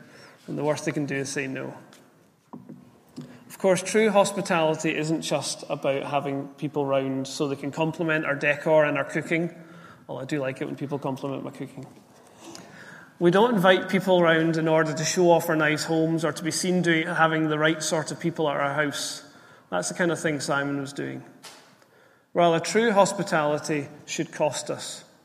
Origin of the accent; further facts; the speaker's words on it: Scotland, United Kingdom; As I was writing this, I thought of good friends of mine from growing up in Ayrshire. They're a family from the church I grew up in, and they led my youth group.